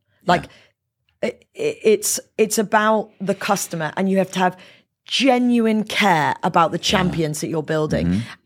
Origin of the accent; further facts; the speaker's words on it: England, United Kingdom; as English people